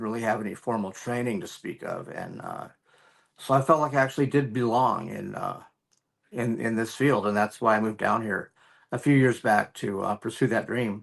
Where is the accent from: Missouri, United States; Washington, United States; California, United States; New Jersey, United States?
California, United States; San Jose; moved away as an adult; Right before I moved out of my hometown of San Jose, I was starting writing again.